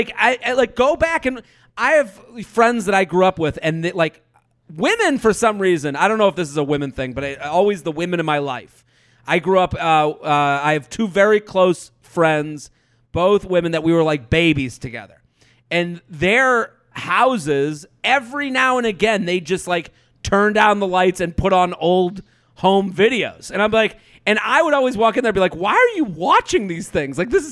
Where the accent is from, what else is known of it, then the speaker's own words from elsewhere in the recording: Massachusetts, United States; I'm from outside of Boston.